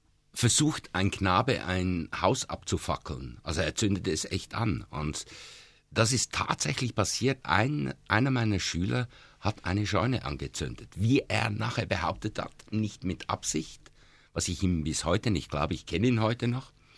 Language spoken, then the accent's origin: German; Zurich, Switzerland; Ich komme ja aus einer Stadt, ich komme ja aus Zürich, da kennt man das nicht.